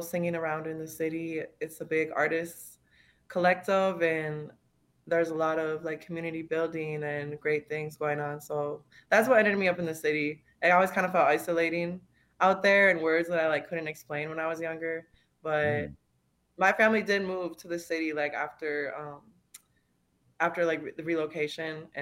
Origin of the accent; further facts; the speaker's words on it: St. Michael, Minnesota, United States; now in Minneapolis, United States; So I'm from St. Michael, Minnesota. And then I grew up there. That's where most of my mom's side is from. And I moved to Minneapolis after high school.